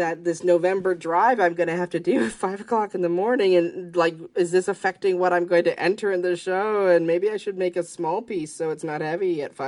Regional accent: Canada; And I grew up in Canada.

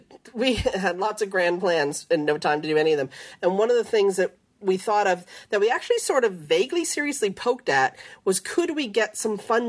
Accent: Canada; When I was a kid growing up in Canada

